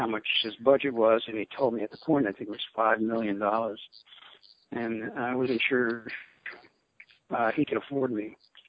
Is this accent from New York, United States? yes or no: yes; New York, United States; he grew up in the town next to where I grew up in the Hudson Valley